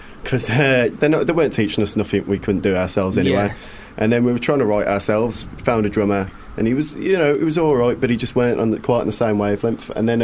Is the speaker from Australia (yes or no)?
no; Tamworth, West Midlands, United Kingdom; also born or lived in Birmingham; Whereas I was born in Birmingham, then moved to Tamworth, which is about 20 minutes away on the train.